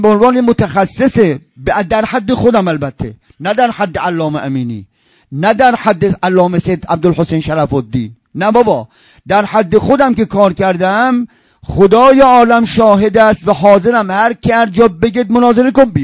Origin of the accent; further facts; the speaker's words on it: Isfahan, Iran; و گفت کجایی هستی؟ و گفتم ایرانی. و کجا؟ اینا اصفهانو.